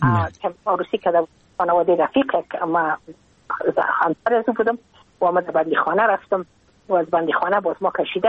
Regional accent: Afghanistan; moved away as an adult; now in United States; من که از افغانستان بقا آمدم بله. من اون سال بودم 28 ساله

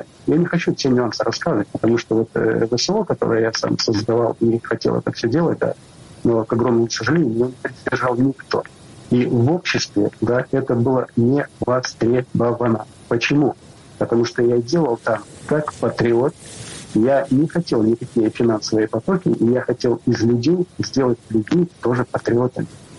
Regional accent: Belarus; also born or lived in Lithuania; Я, как простой белорус, который прожил 18 лет в Литовской республике, я как белорус, я хочу видеть, что делается.

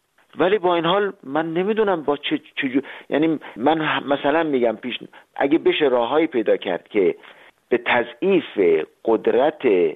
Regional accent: Iran; now in Austria; من به عنوان یک ایرانی اتریشی

